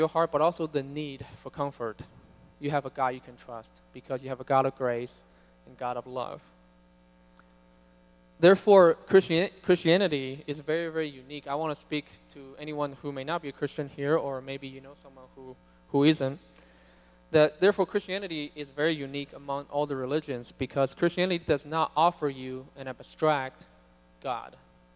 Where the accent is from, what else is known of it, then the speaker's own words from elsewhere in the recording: China; I grew up in China, and so it's very rare for them to be able to visit